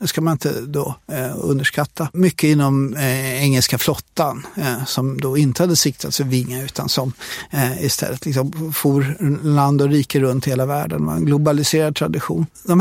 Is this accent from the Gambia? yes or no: no; Sweden; Som så många andra infödda i Sverige så är jag uppvuxen med de här visorna. Framförallt i min generation då, jag är ju född på 60-talet.